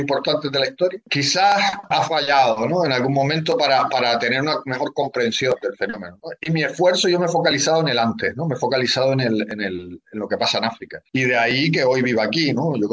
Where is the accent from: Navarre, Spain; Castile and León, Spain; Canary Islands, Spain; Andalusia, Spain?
Canary Islands, Spain; te digo Venezuela, Cuba porque soy de Canarias